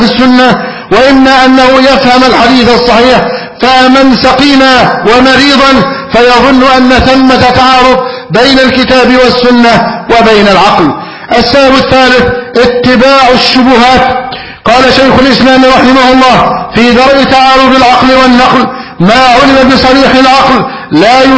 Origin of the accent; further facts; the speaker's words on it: Egypt; بلدنا مصر